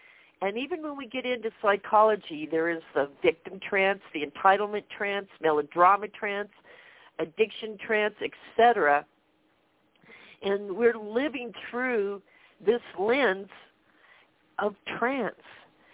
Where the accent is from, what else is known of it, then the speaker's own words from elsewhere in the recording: Denver, Colorado, United States; I'm broadcasting from Colorado. I've lived here a long time, and I was actually born in Denver.